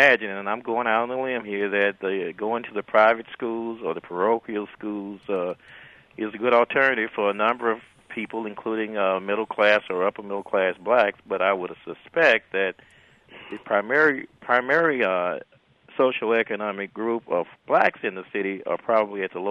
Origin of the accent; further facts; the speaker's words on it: Deep South, United States; As I was growing up in the Deep South or the Mid-South, there was always a rumor that St. Louis, albeit a Midwestern city, had a lot of the attributes of Jim Crow, similar to what I grew up in the Mid-South.